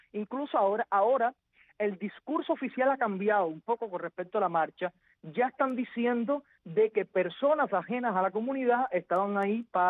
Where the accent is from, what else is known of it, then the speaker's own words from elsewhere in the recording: Villa Clara, Cuba; que como quiera que sea es de mi tierra, villaclareño.